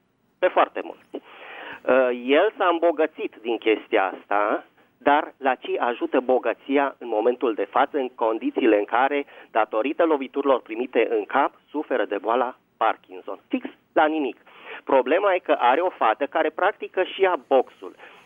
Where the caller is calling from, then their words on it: Bucharest, Romania; din București.